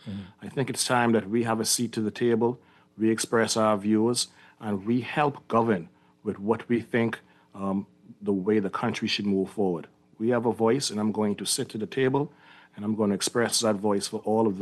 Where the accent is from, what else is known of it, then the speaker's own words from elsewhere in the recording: Nassau, New Providence, Bahamas; also born or lived in England; I'm a Nassau boy, but my dad was born in Long Island, but I was born in Nassau.